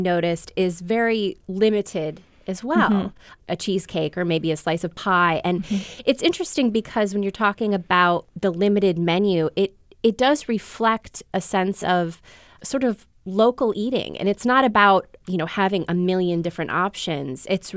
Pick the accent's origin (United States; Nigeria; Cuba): United States; Midwest; because I am born and raised in the Midwest, and I recognized so many of these people and the stories and the snippets of supper club culture.